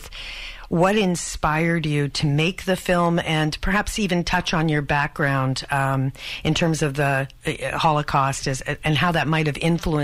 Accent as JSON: {"language": "English", "country": "Canada", "said": "There you go. We're Canadian. What can I tell you?"}